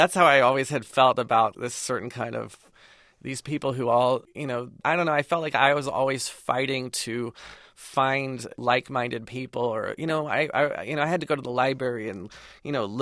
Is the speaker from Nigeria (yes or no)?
no; Pasadena, California, United States; I remember I grew up in Pasadena in a very kind of homogenous, kind of suburban existence.